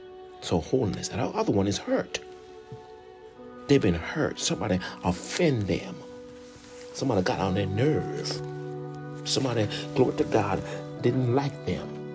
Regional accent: Jamaica; moved away; the pastor would say that y'all foreigners come here to take all the job, knowing that I was from Jamaica.

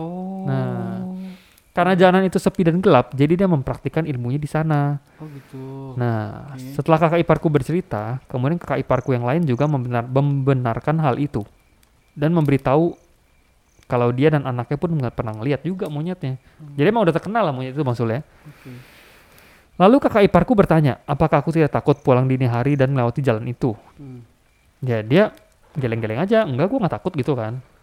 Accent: Bali, Indonesia; Masih di Bali juga katanya. Katanya 2 jam dari kota asalku.

